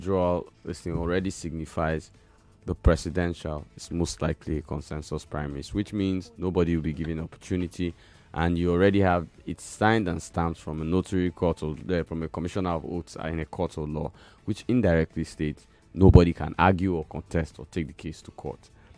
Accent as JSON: {"language": "English", "country": "Nigeria", "said": "You know, first and foremost, as a Nigerian, I must respect his freedom to express himself."}